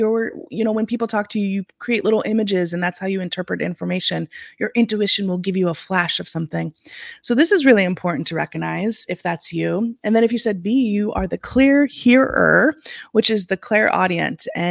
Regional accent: Pacific Northwest, United States; I'm from the Pacific Northwest.

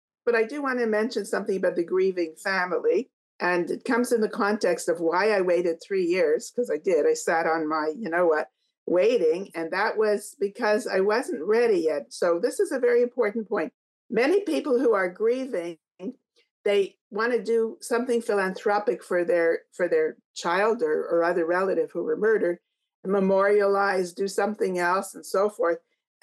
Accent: Canada; I don't know if I said before, I'm from Canada.

